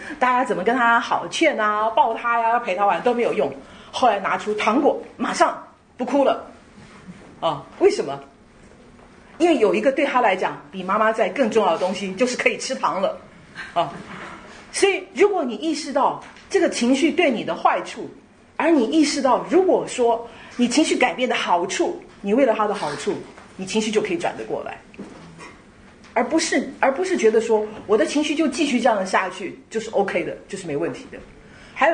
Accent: China; 我们中国人有一些这个话，有一些这个成语古语，其实并不合乎圣经原则。

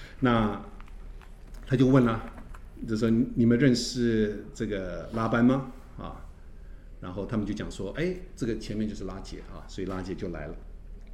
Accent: China; 我们中国人喜欢眼睛大还喜欢眼睛小？

